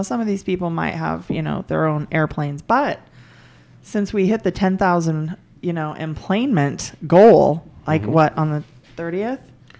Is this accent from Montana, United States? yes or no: yes; Montana, United States; Well, I grew up in Northwest Montana.